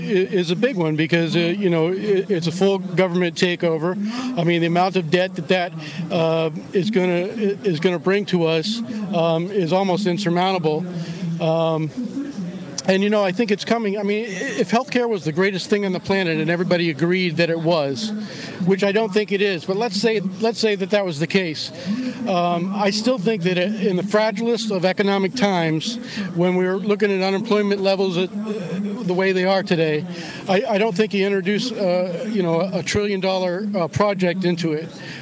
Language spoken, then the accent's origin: English; Palm Harbor, Florida, United States; Palm Harbor, Florida.